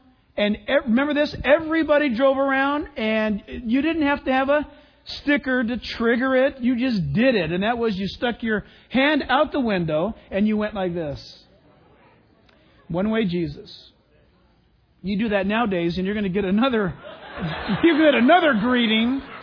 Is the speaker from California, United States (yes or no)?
yes; California, United States; I grew up in Orange County when it was cool to be a Christian.